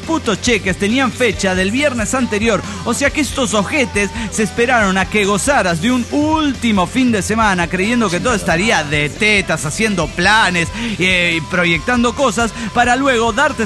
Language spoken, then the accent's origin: Spanish; Cochabamba, Bolivia; de Cochabamba, Bolivia.